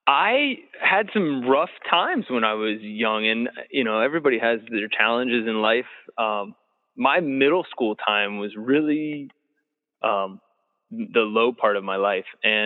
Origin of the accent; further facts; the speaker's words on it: McLean, Virginia, United States; I grew up right on Springside Way in McLean, Virginia, and made it through the 80s as a Northern Virginia student